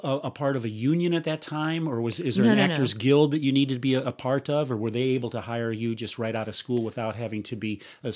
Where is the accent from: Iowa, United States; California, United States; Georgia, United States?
Iowa, United States; Davenport; You said that you had played the Adler Theater in Davenport, Iowa, my hometown, right?